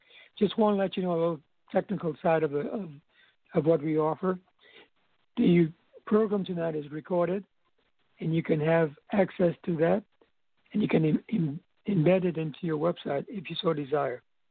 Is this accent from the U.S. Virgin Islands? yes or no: yes; U.S. Virgin Islands; also born or lived in California; I grew up in the Virgin Islands, and I spent time in California in colleges and Air Force and whatnot, and I came back home.